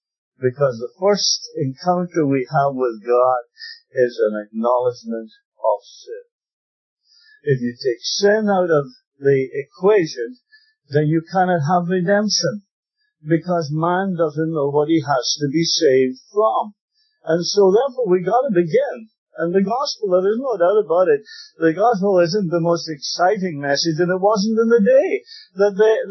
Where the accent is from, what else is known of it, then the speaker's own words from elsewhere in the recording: Scotland, United Kingdom; I'm a Scotsman. I do everything on the cheap.